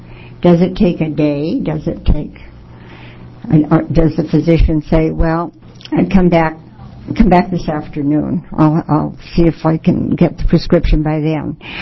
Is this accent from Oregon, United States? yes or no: yes; McMinnville, Oregon, United States; from McMinnville, Oregon, Yamhill County.